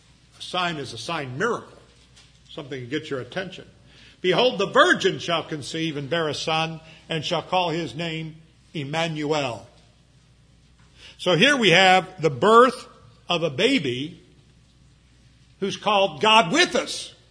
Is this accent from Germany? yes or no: no; Ireland; It means they were Irish. I'm Irish, I can say that, right?